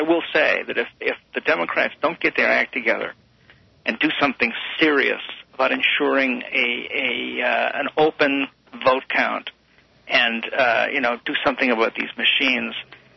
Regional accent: New York, United States; You know, I'm a New Yorker, and I've seen this guy close up.

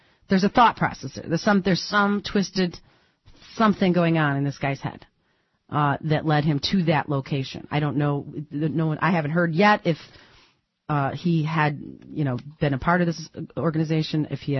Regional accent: Detroit, Michigan, United States; I'm from Detroit. I'm proud of saying that, right?

